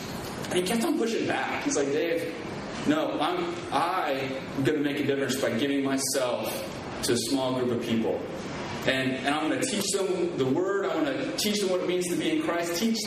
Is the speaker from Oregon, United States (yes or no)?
yes; Oregon, United States; now in Michigan, United States; Because about 14, 15 years ago, I became a Christian. I moved from Oregon, which is in the west coast, to Michigan, which is like in the middle of the country.